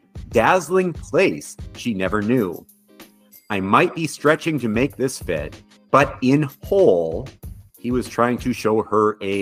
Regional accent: Wisconsin, United States; Shout out Wisconsin, my home state.

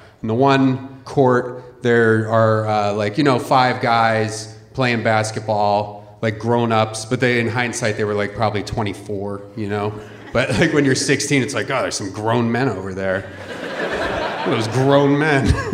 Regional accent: Philadelphia, Pennsylvania, United States; I grew up in Philadelphia, you know, weird kind of neighborhood. It's a weird city still.

